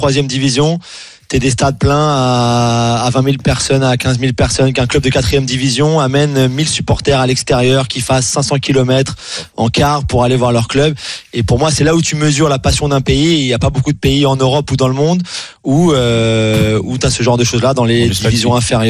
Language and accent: French; England, United Kingdom; French is a second language; je resterai chez moi en Angleterre.